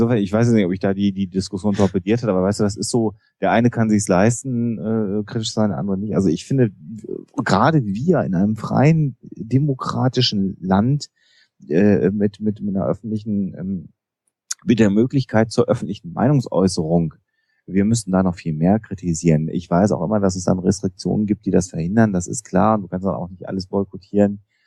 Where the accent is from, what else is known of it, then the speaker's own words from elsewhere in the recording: Germany; Und ich empfinde gerade auch wir als Deutsche, das klingt vielleicht ein bisschen blöd und ein bisschen pathetisch, haben da auch die Pflicht, auf Menschenrechte hinzuweisen